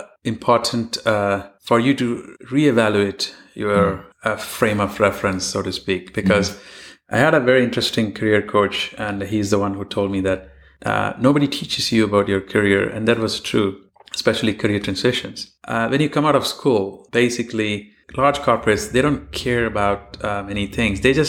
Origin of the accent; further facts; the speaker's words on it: India; I don't think that's the same of the case with a lot of kids growing up in India now. They all want to be part of startups. Startups were not cool 20 years ago. It didn't exist back when I grew up.